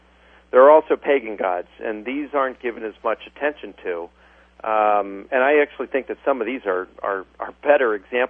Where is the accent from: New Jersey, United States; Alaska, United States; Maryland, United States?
Maryland, United States; Baltimore; I'm from Baltimore. Just change it to Baltimore.